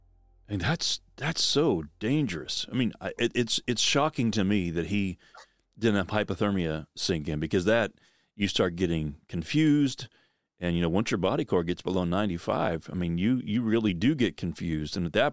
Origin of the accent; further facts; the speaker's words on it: Pennsylvania, United States; And, you know, I grew up in the East Coast, you know, in Pennsylvania, and it was deer hunting there.